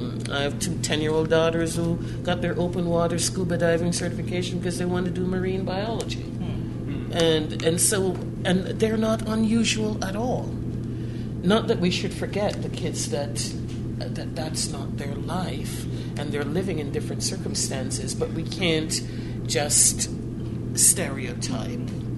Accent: Michigan, United States; I'm from Michigan.

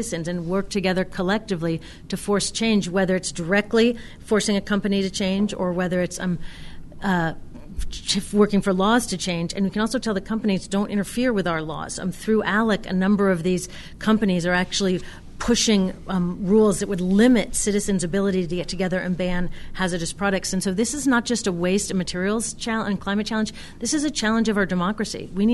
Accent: Berkeley, California, United States; It sounds a little corny to be like, I'm from Berkeley and my number one recommendation is you compost.

